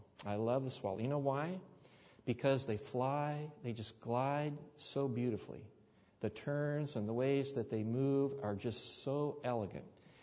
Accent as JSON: {"language": "English", "region": "Midwest", "country": "United States", "tie": "born or raised there", "said": "when I grew up in the Midwest part of my life."}